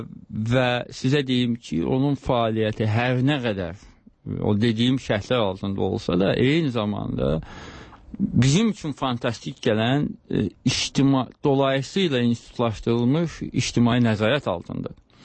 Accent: Karabakh, Azerbaijan; Gəncəli olmadığım halda, mən Qarabağlıyam əslində

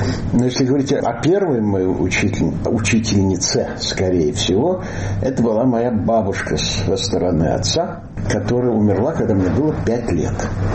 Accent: Chernivtsi, Chernivtsi Oblast, Ukraine; Я рос в Черновцах, да.

